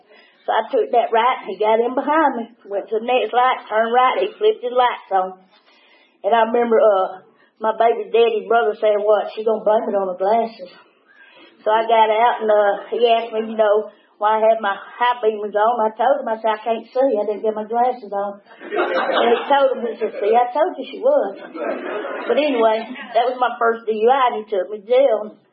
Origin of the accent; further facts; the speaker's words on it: Atlanta, Georgia, United States; I was born in East Atlanta. I'm a Grady baby. Grady Memorial. That's me. And I grew up on Moreland Avenue.